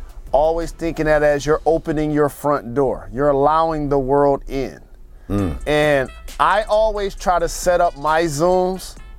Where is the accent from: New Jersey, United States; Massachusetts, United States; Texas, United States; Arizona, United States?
Massachusetts, United States; I'm from Massachusetts, but I represent New York.